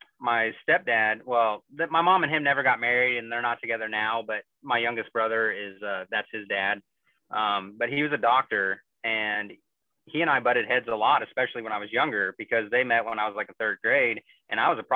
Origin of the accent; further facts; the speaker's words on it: Missouri, United States; Well, I'm originally from Missouri.